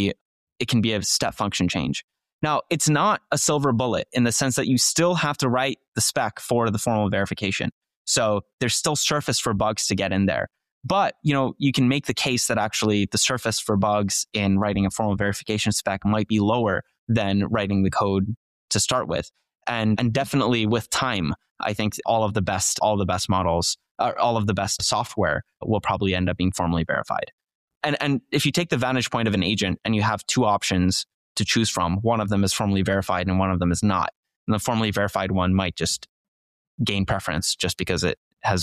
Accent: Turkey; I grew up in Turkey. Most of my family is still there.

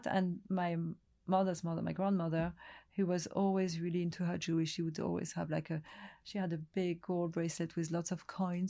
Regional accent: Nouvelle-Aquitaine, France; also born or lived in Africa; So, and I come from Gascony, and it's somewhere where I love to go.

